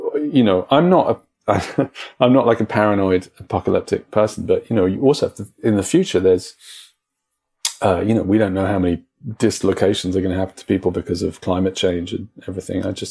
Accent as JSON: {"language": "English", "region": "London", "country": "United Kingdom", "tie": "born or raised there", "said": "I didn't have a sheltered upbringing. I grew up in London, like big city and music everywhere."}